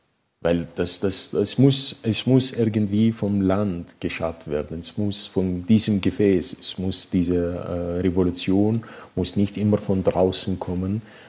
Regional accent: Iraq; wir sind beide Iraker

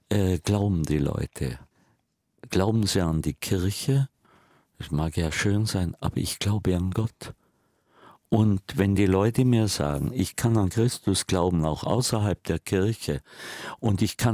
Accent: Bad Grönenbach, Bavaria, Germany; now in St. Ottilien, Germany; In St. Ottilien. Das ist meine Heimat. Meine erste Heimat ist Bad Grönbach im Allgäu. Das ist natürlich mein ursprüngliches Zuhause, wo ich auch heute immer noch gerne bin.

